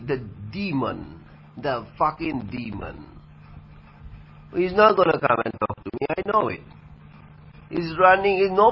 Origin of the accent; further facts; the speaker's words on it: Hillsborough Township, New Jersey, United States; Fuck you! Hillsborough Township.